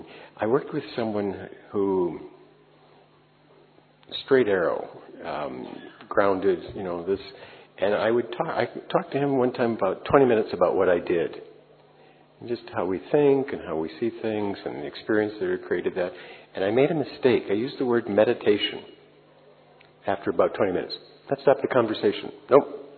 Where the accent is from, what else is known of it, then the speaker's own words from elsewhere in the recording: Midwest, United States; if you know the United States, I'm from the Midwest. We don't promote ourselves too much.